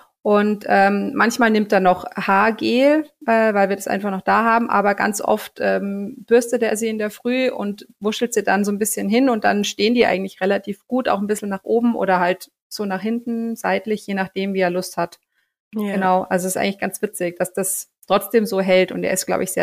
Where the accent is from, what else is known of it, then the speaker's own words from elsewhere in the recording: Bavaria, Germany; Ich komme aus der Nähe von Augsburg, bin 40 Jahre alt